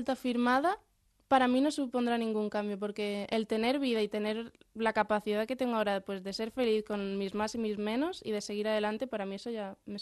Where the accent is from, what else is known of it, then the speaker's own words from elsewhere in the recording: Madrid, Community of Madrid, Spain; yo nací aquí, en Madrid, y he vivido aquí, pero sí, mi familia está allí.